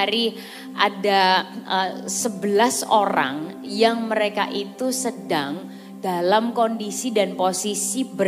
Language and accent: Indonesian; Java, Indonesia; kalau kita orang Jawa bilangnya itu gandolan gitu